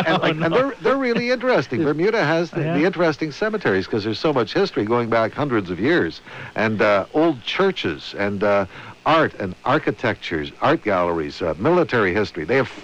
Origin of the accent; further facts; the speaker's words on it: Toronto, Ontario, Canada; now I'm from Toronto, you're from Montreal here